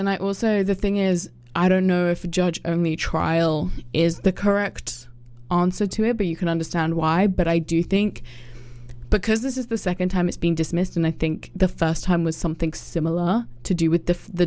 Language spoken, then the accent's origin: English; England, United Kingdom; I'm obviously from England